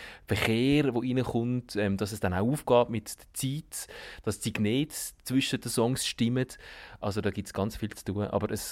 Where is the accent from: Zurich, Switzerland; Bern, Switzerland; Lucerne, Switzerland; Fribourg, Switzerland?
Zurich, Switzerland; Und ich bin am Zürichsee aufgewachsen